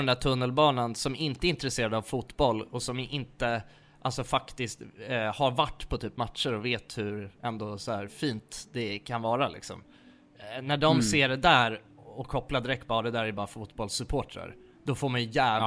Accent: Nacka, Stockholm County, Sweden; för att jag kommer från Nacka liksom.

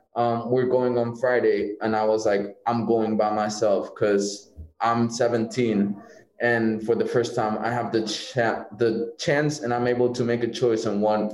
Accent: Barcelona, Catalonia, Spain; I was born and raised in Barcelona. My mom is Mexican.

